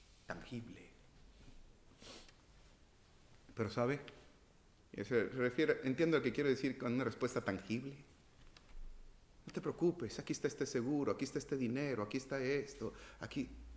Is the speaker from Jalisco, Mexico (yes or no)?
no; Tabasco, Mexico; now in Tijuana, Mexico; Entonces, pero yo también soy tabasqueño. Yo tengo 30 años acá en Tijuana, ¿verdad?